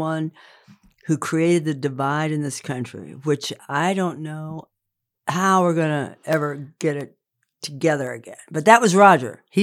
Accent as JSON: {"language": "English", "region": "Indiana", "country": "United States", "tie": "born or raised there", "said": "I'm from Indiana. I live in a small town now, and I was, raised in a small town."}